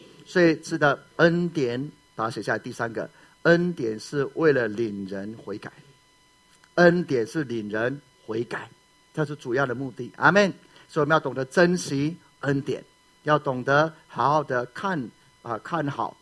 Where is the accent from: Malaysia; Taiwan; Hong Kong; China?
Taiwan; 我是台湾人来这边闹鬼个没事